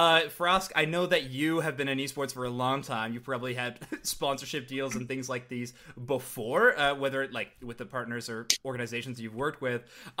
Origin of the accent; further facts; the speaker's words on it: Canada; Oh, yeah, I'm Canadian.